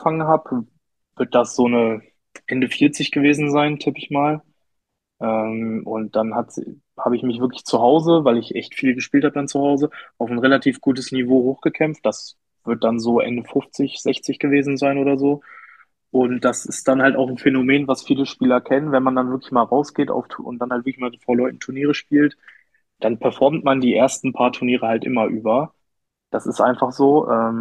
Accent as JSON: {"language": "German", "town": "Hameln", "region": "Lower Saxony", "country": "Germany", "said": "Also ich komme aus Hameln, das ist in Niedersachsen, ist so in der Nähe von Hannover, würde ich mal sagen."}